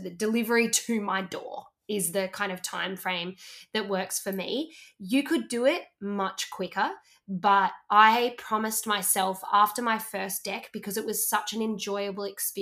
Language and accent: English; Australia; I am from Australia though. We are the land down under. So we are far away from the rest of the world.